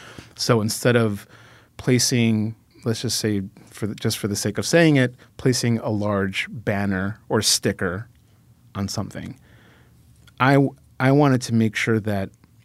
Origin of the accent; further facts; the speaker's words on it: Chicago, Illinois, United States; You know, I'm from Chicago.